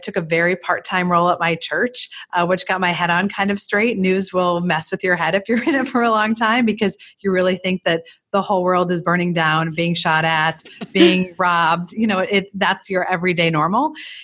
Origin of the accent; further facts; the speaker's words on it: Hutchinson, Minnesota, United States; I'm a Minnesota girl. I was born and raised in Hutchinson and knew that I wanted to go into television news.